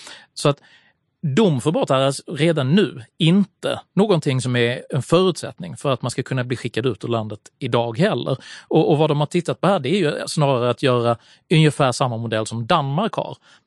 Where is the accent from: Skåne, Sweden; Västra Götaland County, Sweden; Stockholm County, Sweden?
Skåne, Sweden; Malmö; min hemstad Malmö